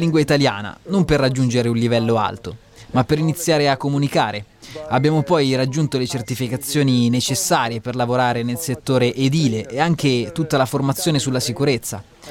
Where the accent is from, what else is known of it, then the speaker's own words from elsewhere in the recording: Tunisia; moved away as an adult; now in Italy; vengo dalla Tunisia. Tutti sanno dove si trova il mio paese, è nel Nord Africa. Ho 29 anni